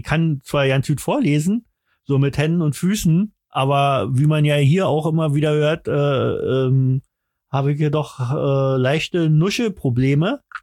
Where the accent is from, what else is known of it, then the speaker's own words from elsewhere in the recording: Berlin, Germany; Ich bin richtiger Berliner, Alter.